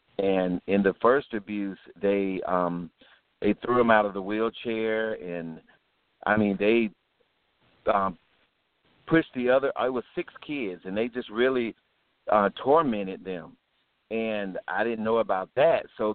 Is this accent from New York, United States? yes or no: no; Jupiter, Florida, United States; now in Atlanta, United States; Yes, yes. I live in Atlanta now. I'm originally from Florida, Jupiter, Florida, home of Burt Reynolds. I'm from Jupiter, Florida.